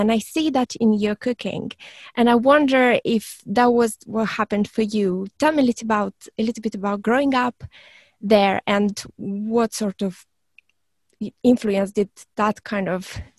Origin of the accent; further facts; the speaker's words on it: Moldova; when I grew up in Moldova, we didn't go out to restaurants.